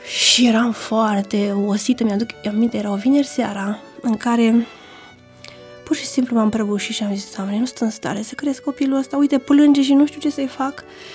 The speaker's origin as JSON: {"language": "Romanian", "town": "Măgureni", "region": "Prahova", "country": "Romania", "said": "Nunta a avut loc la Măgureni, Prahova, satul Banului, de unde sunt eu."}